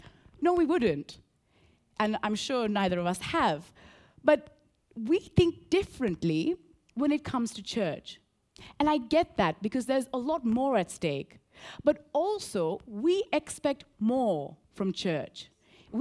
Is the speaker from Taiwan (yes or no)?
no; Colombo, Western Province, Sri Lanka; Now, I grew up in Sri Lanka and in Colombo, which is the capital, and it was a great childhood. At the time when I was born, Sri Lanka was ravaged by a big civil war.